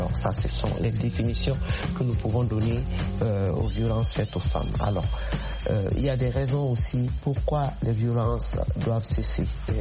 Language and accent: French; Mali; moi je viens du Mali, je suis originaire du Mali